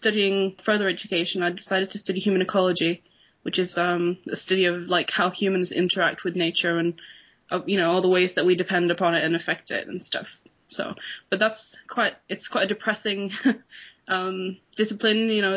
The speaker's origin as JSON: {"language": "English", "town": "Vittua", "country": "Sweden", "tie": "born or raised there", "said": "I'm Swedish. I was born in Sweden in a little village called Vittua, which is a little place of about 2,500 people or so in the woods with some lakes dotted around. It's very beautiful there."}